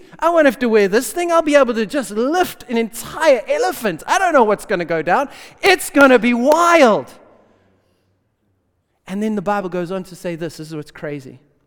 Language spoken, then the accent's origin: English; South Africa; Brother, I come from South Africa.